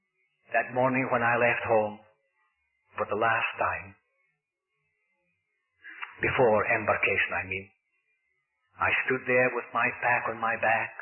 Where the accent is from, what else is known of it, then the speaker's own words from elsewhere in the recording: Scotland, United Kingdom; now in United States; passing over the border into Bonnie Scotland, my homeland, the homeland that I still love, although I'm an American citizen.